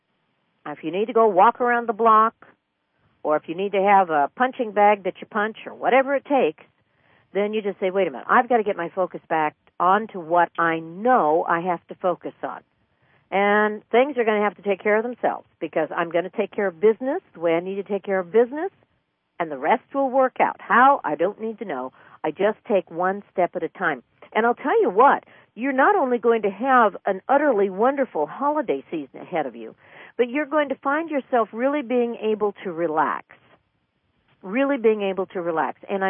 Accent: East Coast, United States; Of course, I'm from the East Coast this time of the year, but oh, it was gorgeous.

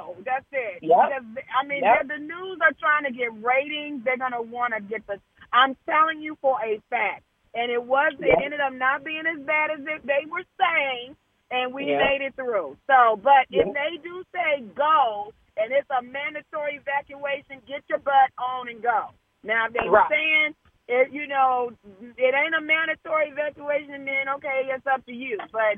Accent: Detroit, Michigan, United States; also born or lived in Germany / Washington, D.C., United States; I'm from Detroit. I moved from Detroit. I lived in Germany, and I have lived in D.C.

